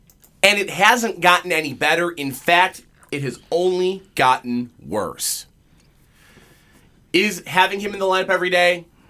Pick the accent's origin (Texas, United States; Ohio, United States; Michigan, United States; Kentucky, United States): Michigan, United States; Detroit; I was going to Tiger games from the time I was a kid growing up in Detroit, man.